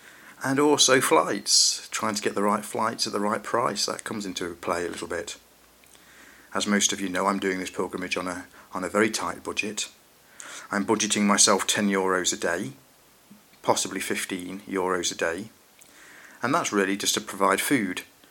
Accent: Burton-on-Trent, West Midlands, United Kingdom; I shall get a train from my hometown in Burton-on-Trent and head towards Chelmsford

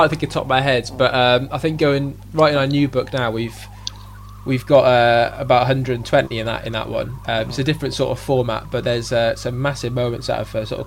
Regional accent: Wales, United Kingdom; And being Welsh, we didn't feel it would be right to have that as the inside image.

